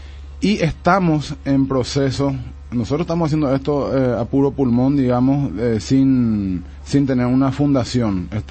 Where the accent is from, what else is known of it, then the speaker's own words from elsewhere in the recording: Paraguay; porque como paraguayos debemos hacer